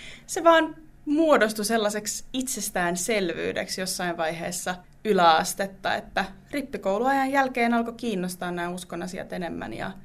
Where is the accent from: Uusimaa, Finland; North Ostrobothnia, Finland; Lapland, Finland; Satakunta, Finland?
Satakunta, Finland; Pori; No mä oon itse asiassa juurikin täältä, eli mä olen paljasjalkainen porilainen, joka vaan kävi opiskelemassa muutaman vuoden ja tuli sitten takaisin.